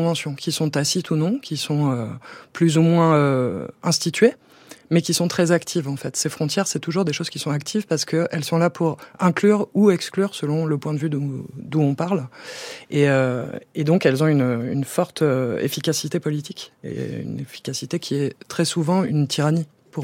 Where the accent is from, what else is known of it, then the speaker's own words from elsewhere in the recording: Alfortville, Île-de-France, France; j'ai grandi à Alfortville, donc qui est une commune qui est limitrophe de Paris.